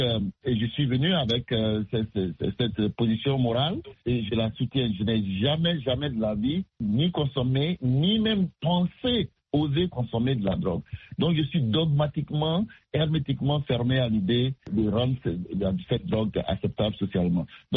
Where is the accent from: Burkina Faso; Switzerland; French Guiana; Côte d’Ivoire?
Côte d’Ivoire; now in United States; J'ai grandi en Côte d'Ivoire, en Afrique, et ma position est catégorique.